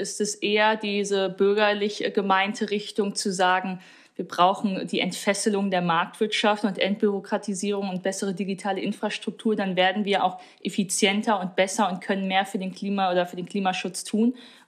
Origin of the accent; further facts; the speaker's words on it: North Rhine-Westphalia, Germany; ich meine, ich komme aus Nordrhein-Westfalen